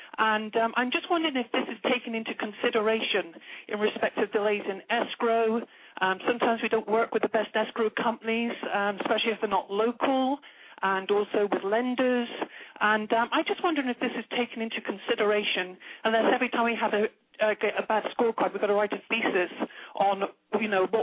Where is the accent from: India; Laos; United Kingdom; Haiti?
United Kingdom; England; now in Morgan Hill, United States; No, I'm actually from England. So I'm actually calling Morgan Hill in California.